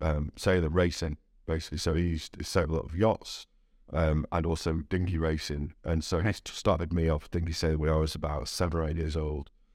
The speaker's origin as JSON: {"language": "English", "region": "London", "country": "United Kingdom", "tie": "born there", "said": "It wasn't, no, I was born in London."}